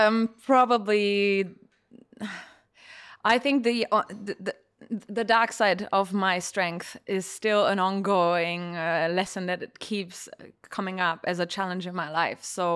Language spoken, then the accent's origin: English; Germany; English is a second language; Because I come from Germany. So I don't need to say anything else about that.